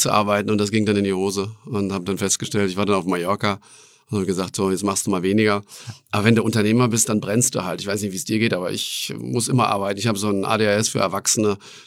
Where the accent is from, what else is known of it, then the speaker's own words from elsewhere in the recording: Hamm, North Rhine-Westphalia, Germany; also born or lived in Hannover; now in Zürich, Switzerland; Hamm in Westfalen, in Hannover geboren.